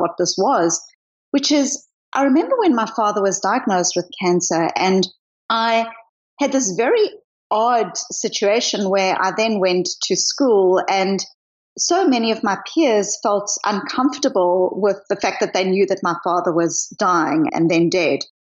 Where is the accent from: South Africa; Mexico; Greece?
South Africa; also born or lived in Australia / New Zealand; now in Boston, United States; I am originally from South Africa, but I've lived in Australia, New Zealand, backpacked around the world for 2 years, and I'm now in Boston. So it's not a simple accent.